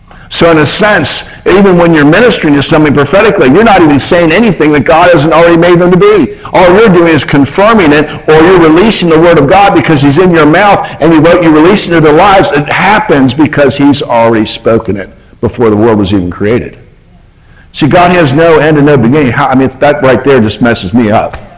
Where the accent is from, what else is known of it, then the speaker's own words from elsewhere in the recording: United States; I'm an American, so they just assumed I was not smart, so it worked out.